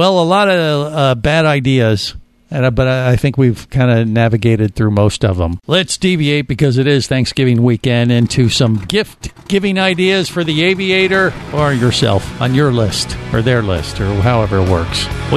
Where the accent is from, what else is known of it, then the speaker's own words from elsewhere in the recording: Cincinnati, Ohio, United States; Well, I grew up in Cincinnati, so did Ed.